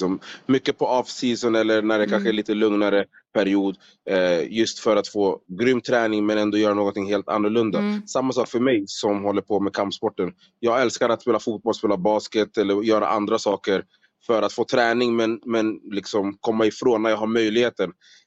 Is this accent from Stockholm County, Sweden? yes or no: yes; Solna, Stockholm County, Sweden; now in Las Vegas, United States; född och uppvuxen i Solna i Stockholm.